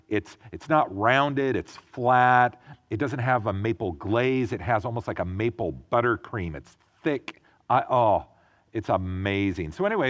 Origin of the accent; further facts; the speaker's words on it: Oregon, United States; I was gone this past week in my home state of Oregon